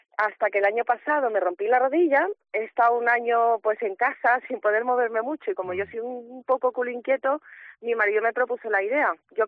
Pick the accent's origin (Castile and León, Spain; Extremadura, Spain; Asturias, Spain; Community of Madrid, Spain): Community of Madrid, Spain; Madrid; now in Málaga, Spain; yo soy de Madrid, mi marido es inglés, pero llevamos aquí 10 años